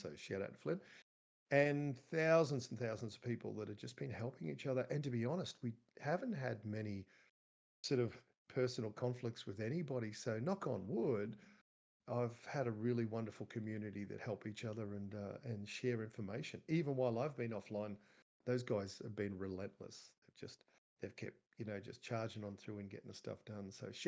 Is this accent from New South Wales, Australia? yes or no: no; Queensland, Australia; And I came from Queensland down to where I've based my game, which is kind of irony.